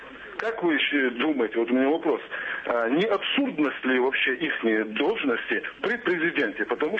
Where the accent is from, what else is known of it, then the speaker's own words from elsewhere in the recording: Chechnya, Russia; вы, наверное, поняли, что я чеченец.